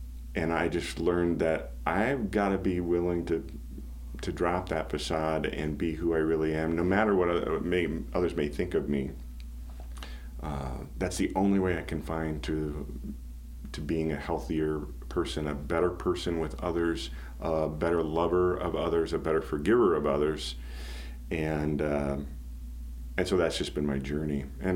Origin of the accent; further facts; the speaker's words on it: Des Moines, Iowa, United States; now in Pella, United States; I mean, I grew up in Des Moines, but my family was kind of Northwest Iowa Dutch in its cultural heritage, and you know, now living in Pella